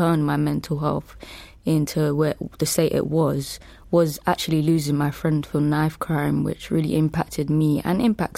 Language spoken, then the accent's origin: English; Deptford, London, United Kingdom; It wasn't like it is now, gentrified and stuff. Coming from a place close to a estate called Pepys Estate, it was obviously quite challenging.